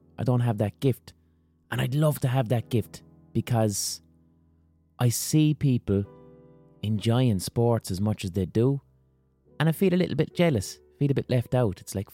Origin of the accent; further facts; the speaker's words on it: Limerick, Munster, Ireland; We're both from Limerick City. We're both about the same age. We're both performers from Limerick City who've made names for ourselves outside Limerick City in our chosen fields.